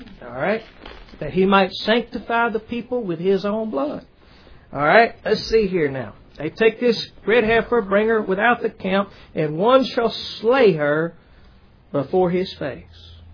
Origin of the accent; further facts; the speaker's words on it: the South, United States; accent: southern; Y'all kind of joked at the way that my southern accent, I pronounce dead and put a couple of syllables in it.